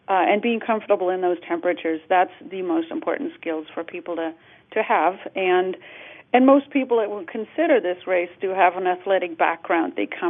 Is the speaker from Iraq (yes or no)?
no; Germany; English is a second language; now in United States; We had a German lady that moved to Norway when I moved to Alaska. We're both from Germany